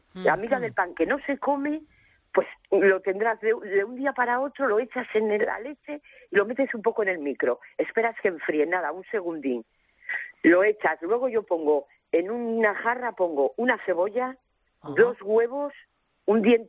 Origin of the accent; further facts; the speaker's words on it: Potes, Cantabria, Spain; now in Torrelavega, Spain; Te llamo de Torrelavega, de un pueblo de Cantabria. Y te voy a decir, Cristina, una cosa. Yo soy de Potes, soy lebaniega.